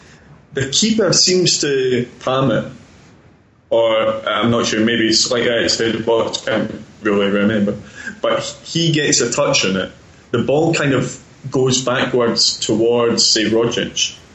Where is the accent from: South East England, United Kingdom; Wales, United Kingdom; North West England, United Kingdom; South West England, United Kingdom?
South East England, United Kingdom; I grew up in Buckinghamshire, just outside England.